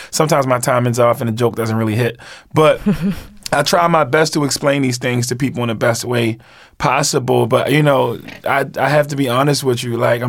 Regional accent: Baltimore, Maryland, United States; it's no secret, I'm from East Baltimore

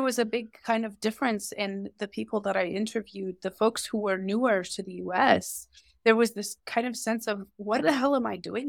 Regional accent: Missouri, United States; you know, I wore hijab growing up in Missouri

